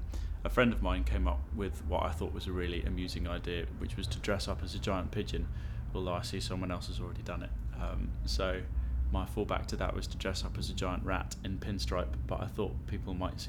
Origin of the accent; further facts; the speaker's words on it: London, United Kingdom; I'm 30, and I'm from Stoke Newington in London.